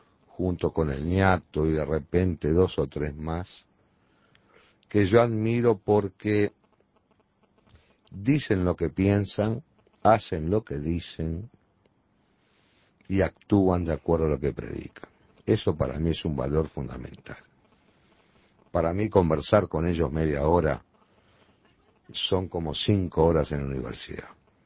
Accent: Uruguay; como uruguayo

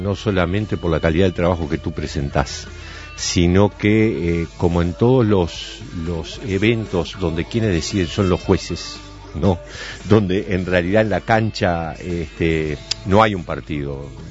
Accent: Piriápolis, Maldonado, Uruguay; soy de Piriápolis, me crié, viví allá y sigo estando en aquel lugar ahora los fines de semana y los veranos

